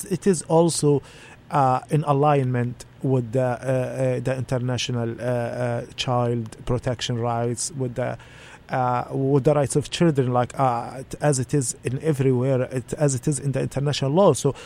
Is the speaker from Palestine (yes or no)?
yes; Gaza Strip, Palestine; English is a second language; now in Olympia, United States; Growing up in Gaza. Growing up seeing orphans.